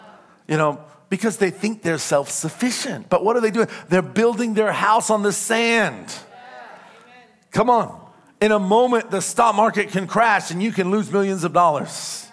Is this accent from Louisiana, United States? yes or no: no; New York, United States; I'm a New Yorker and you better get out of my way